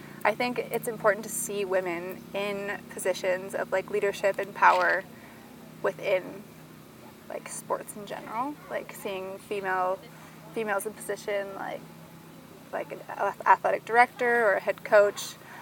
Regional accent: Berkeley, California, United States; And I grew up in Berkeley, and that's, like, a pretty liberal place.

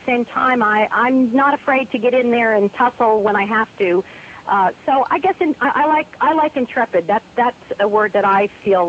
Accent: New York, United States; accent: New York; I'm originally from New York, and so I feel like you absolutely can never take the New York out of a girl.

